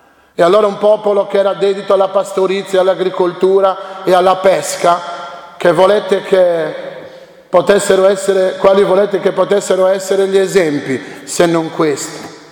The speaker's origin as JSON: {"language": "Italian", "region": "Sardinia", "country": "Italy", "said": "ma noi siamo sardi"}